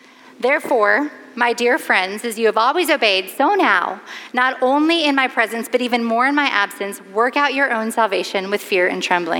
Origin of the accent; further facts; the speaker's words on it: Colorado, United States; I lived in Colorado. I grew up in Colorado. I was a Coloradan